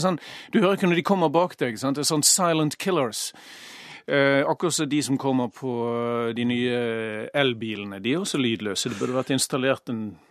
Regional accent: Bergen, Vestland, Norway; og siden jeg er fra Bergen er jeg en utmerket paraplyfører.

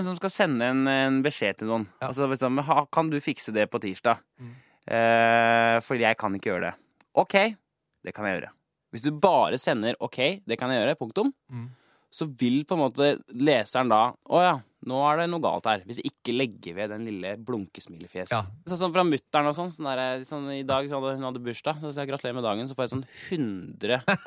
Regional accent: Kongsberg, Buskerud, Norway; Jeg kommer fra Kongsberg.

